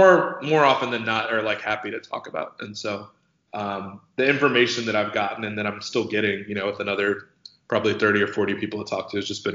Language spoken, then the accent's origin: English; Chicago, Illinois, United States; also born or lived in New York; I was from Chicago, grew up in the Chicago area and live here now. It's where I moved back to when I left New York